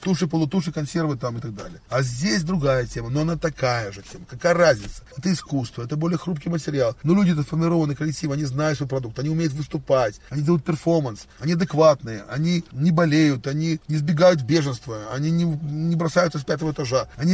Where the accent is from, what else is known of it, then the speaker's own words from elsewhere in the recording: Belarus; Я белорус, у меня есть город Минск, у меня есть флаг, гимн, президент.